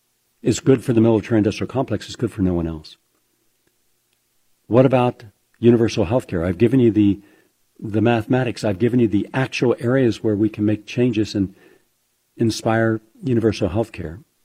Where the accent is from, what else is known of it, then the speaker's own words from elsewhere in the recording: West Virginia, United States; I come from West Virginia, from Appalachia.